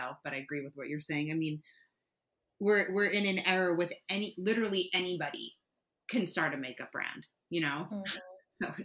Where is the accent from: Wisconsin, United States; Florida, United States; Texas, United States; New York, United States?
New York, United States; But I am also a New Yorker.